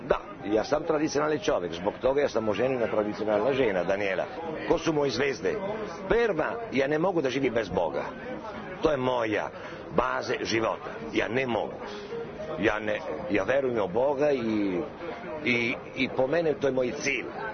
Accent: Italy; born there; Serbian is a second language; Dobro, ja sam rođen u Italiji

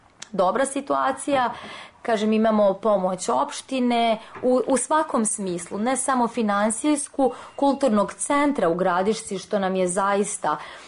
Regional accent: Ostružnica, Belgrade, Serbia; also born or lived in Rijeka, Croatia; Odrasla sam u Ostružnici, nadomak Beograda. Vašim slušaocima verovatno poznato mesto. Tu sam odrasla, rođena sam da u Rijeci, sa 3 godine sam došla ovde. Tu sam živjela 10 godina

